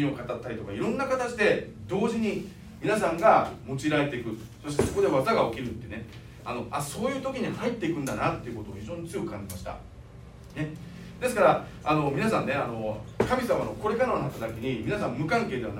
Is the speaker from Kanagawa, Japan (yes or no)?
no; Suzuka, Mie, Japan; 私のね出身地の鈴鹿に入ったところに